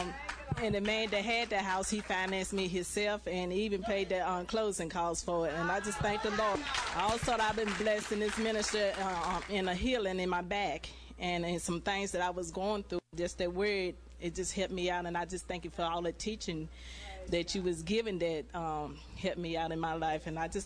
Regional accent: Eden, North Carolina, United States; I'm from Eden, North Carolina.

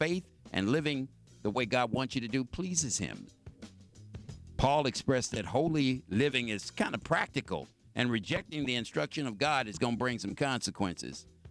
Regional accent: Sonia Quarters, Louisiana, United States; You know, back when I was growing up and I was raised in the Sonia Quarters, Louisiana, around in the early 60s, stuff like that.

